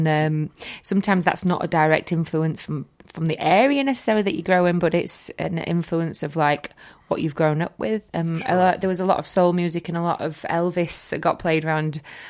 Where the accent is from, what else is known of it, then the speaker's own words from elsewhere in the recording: Rotherham, Yorkshire and the Humber, United Kingdom; also born or lived in Newcastle / Manchester; now in Sheffield, United Kingdom; I'm based in Sheffield. I grew up in Rotherham. I've moved around quite a bit. Lived in Newcastle for a little while and then moved to Manchester for a little while